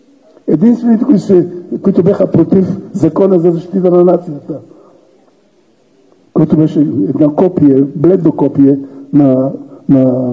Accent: Sofia, Sofia City, Bulgaria; born there; днеска в моя роден град София

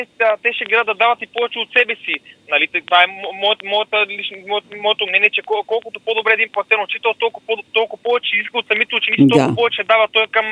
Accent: Simitli, Blagoevgrad Province, Bulgaria; в Симитли, в моя роден град

